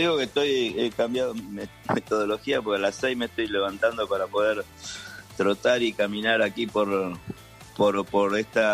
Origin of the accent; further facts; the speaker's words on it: Argentina; now in Cuba; para los que somos argentinos y vivimos acá.